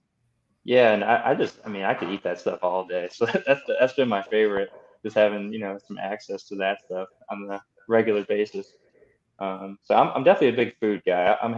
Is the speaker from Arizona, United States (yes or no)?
no; Rocky Mount, North Carolina, United States; now in Greenville, United States; And since I came from Rocky Mount, it's kind of a, you know, obviously a smaller town.